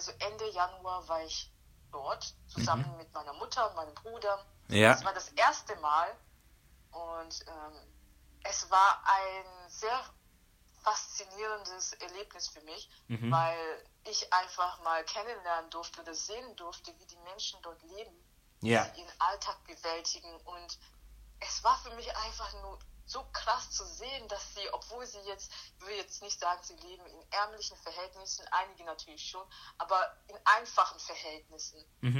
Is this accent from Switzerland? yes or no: no; Sierra Leone; Ich komme aus Westafrika, um genauer zu sein, aus Sierra Leone. Das liegt an der Westküste Afrikas.